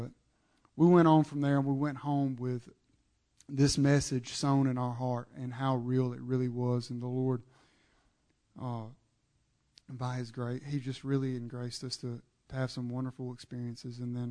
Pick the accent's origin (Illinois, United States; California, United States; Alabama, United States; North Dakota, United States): Alabama, United States; and I'm from Alabama, the Bible Belt, you know, the heart of it.